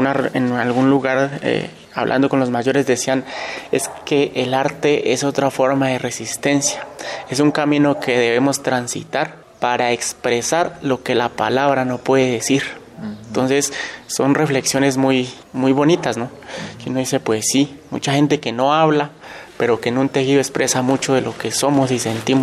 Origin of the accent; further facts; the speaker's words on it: Mosoco, Cauca, Colombia; para nosotros los de reasentamientos que venimos de Mosoco, o como decían ellos, no es Mosoco, es Museuque, ¿cierto?